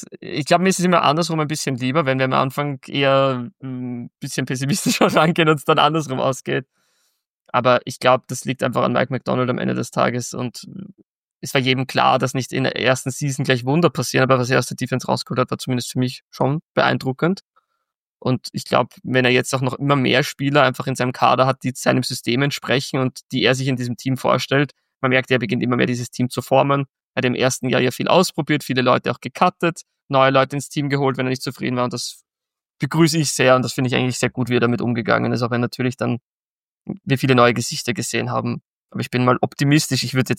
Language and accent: German; Austria; Und natürlich als Österreicher liebt man den.